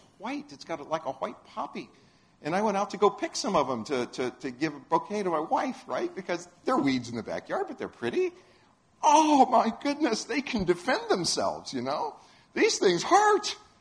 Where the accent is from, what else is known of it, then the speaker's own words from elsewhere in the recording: Florida, United States; When I was growing up in Florida, there's a plant there that they call the sand spur.